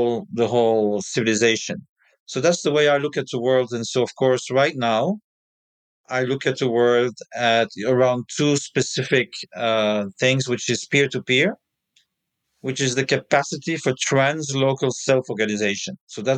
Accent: Belgium; English is a second language; now in Chiang Mai, Thailand; I'm from Belgium originally. I would say, unfortunately, I'm 66. Starts to count. And I live in northern Thailand

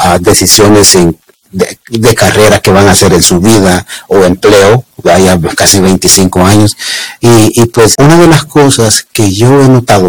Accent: El Salvador; moved away; yo salí jovencito de El Salvador, jovencito, uh-huh, y te traía esos sueños y todo eso

